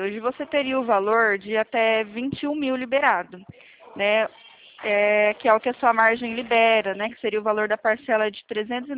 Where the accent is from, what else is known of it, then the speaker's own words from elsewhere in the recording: Presidente Prudente, São Paulo, Brazil; eu sou de Presidente Prudente, mas a gente atende o Brasil inteiro, tá?